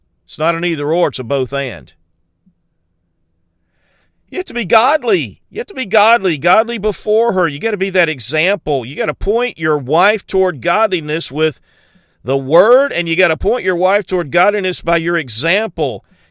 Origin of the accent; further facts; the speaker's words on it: South Carolina, United States; also born or lived in New Orleans, Louisiana; I'm from South Carolina, but I went to school in New Orleans, and so I learned a little bit of that Cajun culture.